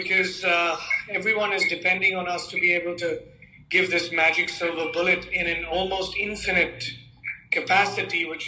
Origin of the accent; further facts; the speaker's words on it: India; And after all, I am an Indian.